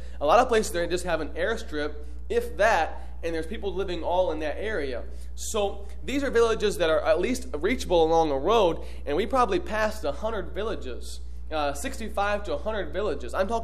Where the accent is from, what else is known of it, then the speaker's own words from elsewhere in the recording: United States; you can see the difference in what we grew up in America.